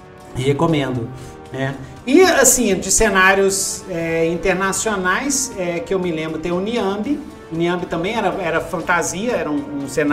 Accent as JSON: {"language": "Portuguese", "region": "Minas Gerais", "country": "Brazil", "said": "Eu sou de Minas e tal, tem aquelas histórias todas."}